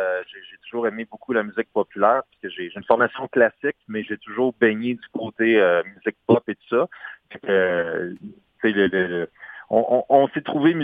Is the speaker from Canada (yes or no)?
yes; Quebec, Canada; c'est sûr que moi, je viens de la Beauce.